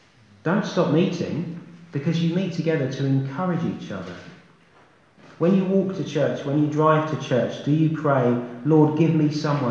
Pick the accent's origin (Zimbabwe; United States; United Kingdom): United Kingdom; England; So we need to stop being polite, stop being English, and say to each other, how is your walk with Christ going?